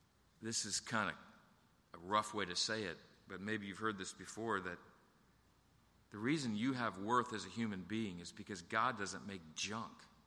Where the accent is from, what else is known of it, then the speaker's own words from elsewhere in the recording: Hollywood, United States; my family and I were all gathered in the living room of the house that I grew up in Hollywood.